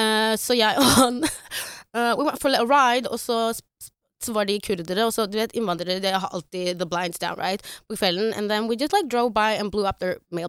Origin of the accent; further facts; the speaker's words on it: Karlstad, Värmland, Sweden; Norwegian is a second language; Ja, jeg er fra Årgjeng, jeg er fra Karlstad, jeg er fra Värmland.